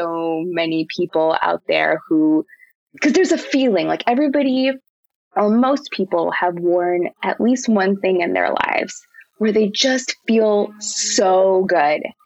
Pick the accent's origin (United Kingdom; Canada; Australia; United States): Canada; Vancouver, British Columbia; because I grew up in Vancouver.